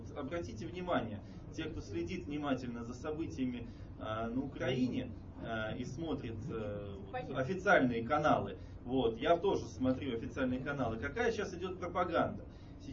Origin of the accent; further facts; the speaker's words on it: Moscow, Russia; я сам москвич